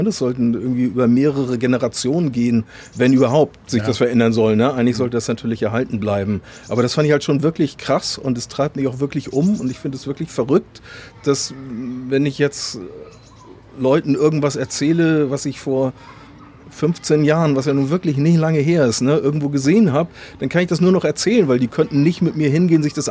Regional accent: Kiel, Schleswig-Holstein, Germany; Ich glaube, als Kieler kann man der Faszination mehr eigentlich nicht entkommen, oder?

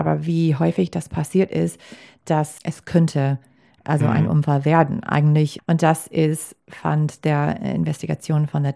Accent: Green Bay, Wisconsin, United States; German is a second language; now in Germany; kommt aus Green Bay, mein Heimatstadt

